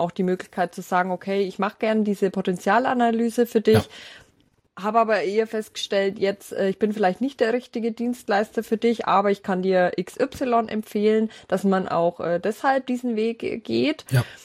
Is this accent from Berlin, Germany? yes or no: no; Bavaria, Germany; accent: Franconian; vielleicht liegt es auf meinem fränkischen Dialekt, ich weiß es nicht